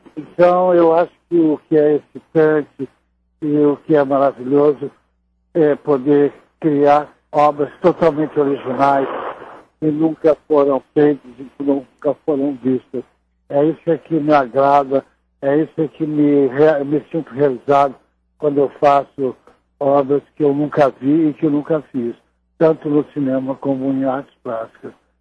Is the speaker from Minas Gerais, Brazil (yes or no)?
yes; Belo Horizonte, Minas Gerais, Brazil; born there; eu nasci em Belo Horizonte